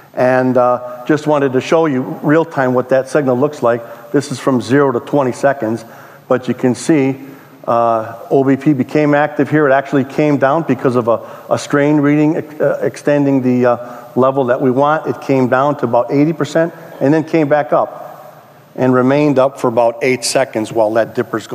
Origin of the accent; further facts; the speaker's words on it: Milwaukee, Wisconsin, United States; But the point here is I'm from Milwaukee, Wisconsin.